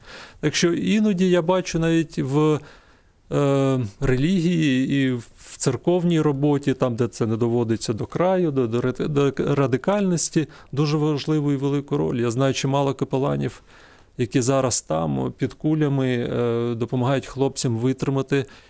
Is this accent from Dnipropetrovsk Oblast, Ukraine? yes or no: no; Zaporizhzhia, Zaporizhzhia Oblast, Ukraine; Я сам з Запоріжжя